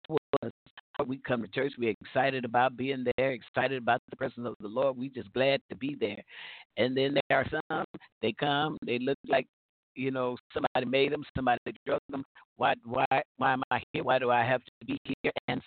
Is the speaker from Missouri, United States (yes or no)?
no; Chicago, Illinois, United States; I'm telling you, I was raised in Chicago, so rank sinners, drunks on the street.